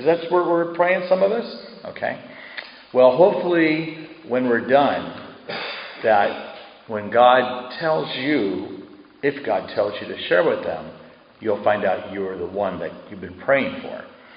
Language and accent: English; Scotland, United Kingdom; That proves that I'm Scottish.